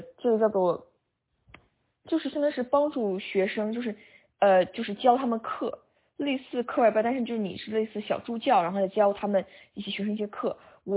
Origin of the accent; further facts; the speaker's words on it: China; 有时候他们就会提到我作为中国人身份，有时候呢，我作为中国人，我呢就会给他们讲